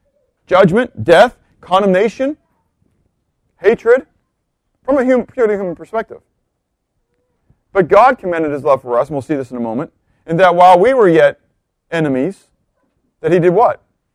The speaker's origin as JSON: {"language": "English", "town": "Pittsburgh", "region": "Pennsylvania", "country": "United States", "tie": "born or raised there", "said": "I mean, I remember growing up in Pittsburgh, having to watch the news to find out what the pollution count was"}